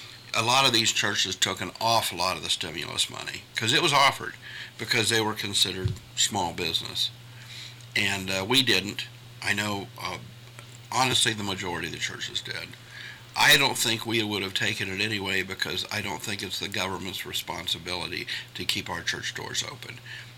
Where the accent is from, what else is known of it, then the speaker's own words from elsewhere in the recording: Columbus, United States; Now, the church that I grew up in Columbus, we were part of an association of churches